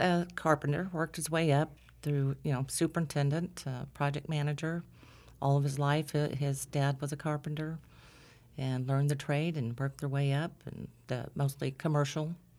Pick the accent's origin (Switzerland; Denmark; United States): United States; Arizona; also born or lived in Texas; I am from Texas, Texas girl, but grew up out in Arizona in the younger years because my dad was in construction, moved around quite a bit.